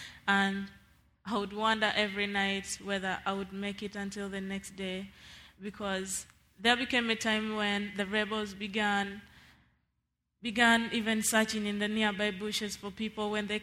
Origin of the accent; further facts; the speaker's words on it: Northern Region, Uganda; English is a second language; I come from Northern Uganda